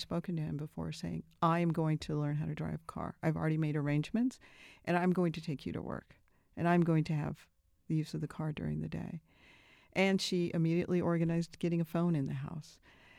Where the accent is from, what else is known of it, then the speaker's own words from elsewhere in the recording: South Dakota, United States; born there; I was born in South Dakota in Ellsworth Air Force Base, and my father was stationed there when he was an officer in the military.